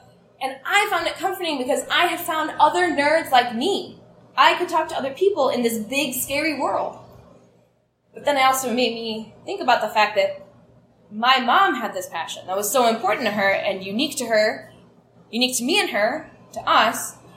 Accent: Ohio, United States; I am from Ohio, and I have several family members who have made it very clear to me where they stand politically

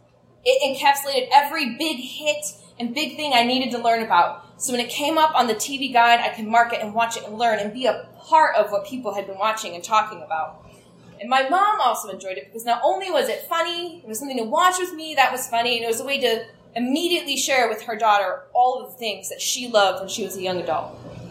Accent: Ohio, United States; I am from Ohio, and I have several family members who have made it very clear to me where they stand politically

